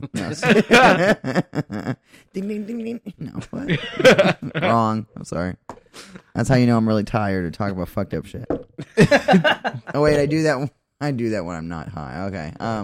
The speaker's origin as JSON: {"language": "English", "region": "Maine", "country": "United States", "said": "And not just because I come from Maine. I don't like all things from Maine."}